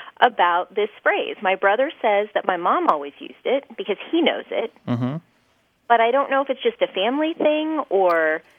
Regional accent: Indianapolis, Indiana, United States; now in California, United States; I grew up in Indianapolis, Indiana, and there was a phrase that we always used to mean really far away.

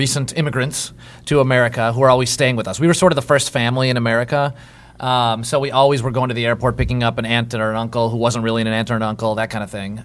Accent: Chicago, Illinois, United States; I was born and raised in Chicago.

